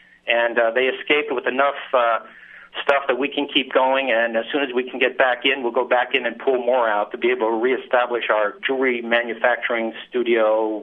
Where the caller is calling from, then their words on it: Lakeside, Michigan, United States; I'm an artist from New Orleans, and I have a business there with 14 employees.